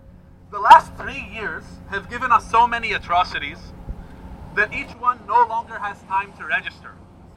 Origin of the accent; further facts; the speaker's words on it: Aitaroun, Nabatieh Governorate, Lebanon; I'm from Aitaroun, a village in South Lebanon. And that village has been razed to the ground.